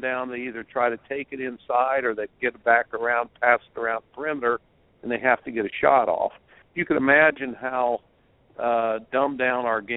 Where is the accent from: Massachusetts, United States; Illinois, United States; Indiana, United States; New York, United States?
Indiana, United States; Growing up in Indiana and not having a shot clock, I don't like the shot clock.